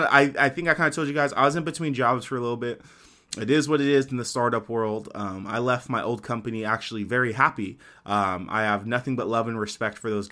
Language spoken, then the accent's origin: English; Fresno, California, United States; In Fresno, my hometown, shout out, born and raised 559, go Dogs.